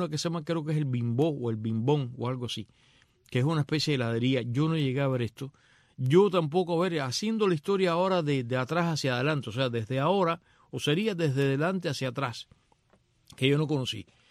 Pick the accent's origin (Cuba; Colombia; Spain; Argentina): Cuba; moved away; el año que yo me fui de Cuba